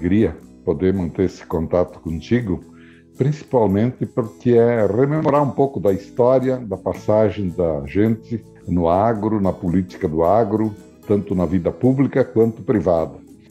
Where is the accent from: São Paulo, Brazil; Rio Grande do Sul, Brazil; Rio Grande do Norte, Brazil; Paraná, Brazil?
Rio Grande do Sul, Brazil; Marau; Veja você, eu sou de Marau, Rio Grande do Sul, mas do interior de Marau. Meus pais eram pequenos produtores